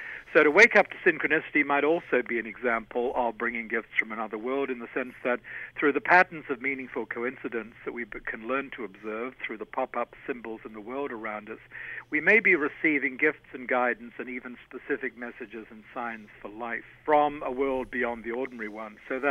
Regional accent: Australia; I'm an Australian.

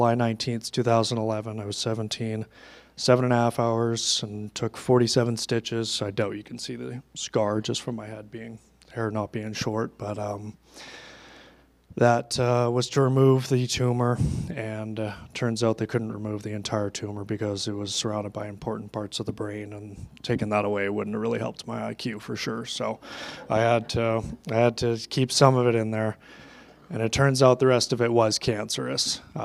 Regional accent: Chilliwack, British Columbia, Canada; now in Sparwood, Canada; I live now in Sparwood, which ain't far from here. I'm sure you all know about that place. I grew up in Chilliwack.

